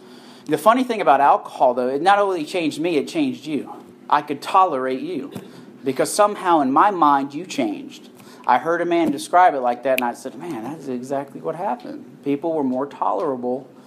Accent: Syria; I grew up in a Muslim household. I speak Arabic. I'm from Syria. I look like I'm Irish.

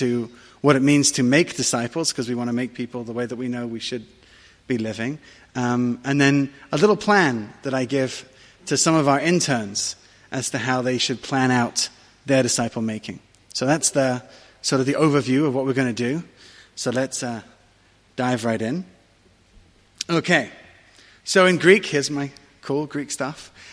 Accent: England, United Kingdom; also born or lived in France; now in Israel; I am the son of a Scot and a Moroccan Jew. I was born here in Israel. I was raised in England and France.

